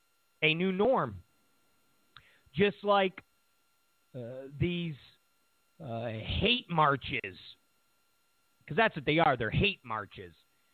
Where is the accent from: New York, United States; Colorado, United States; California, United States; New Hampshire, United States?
New York, United States; Rochester; riot in Rochester, New York, my hometown